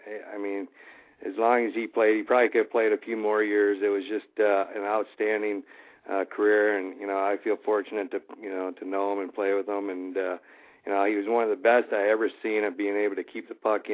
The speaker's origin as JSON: {"language": "English", "region": "Michigan", "country": "United States", "tie": "born or raised there", "said": "I was in a fortunate spot in Grand Rapids, close to my hometown"}